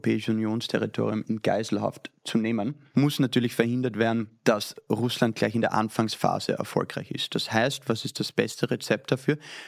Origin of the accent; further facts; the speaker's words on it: Austria; wie man bei uns in Österreich sagen würde